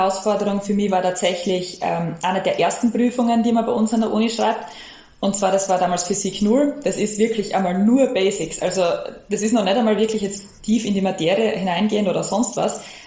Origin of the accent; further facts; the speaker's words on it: Styria, Austria; ich komme aus der Südoststeiermark.